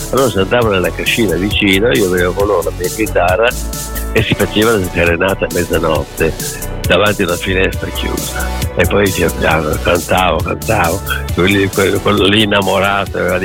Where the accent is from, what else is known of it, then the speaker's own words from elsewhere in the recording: Piacenza, Emilia-Romagna, Italy; also born or lived in Cremona; noi eravamo piacentini, sia la mamma che papà che loro, e invece noi trovavamo nel cremonese, da Lucano, da Sorrisina, per posti lì, proprio nella campagna, nel Cascina.